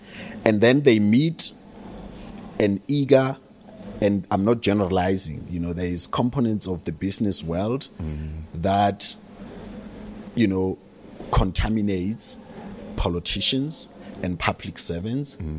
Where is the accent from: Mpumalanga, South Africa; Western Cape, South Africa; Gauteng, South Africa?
Gauteng, South Africa; Soweto; I was born in Shawela in Soweto, spent the first 6 years of my life there.